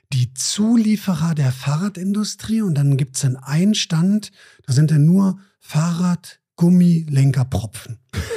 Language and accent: German; Berlin, Germany; für uns als Berliner.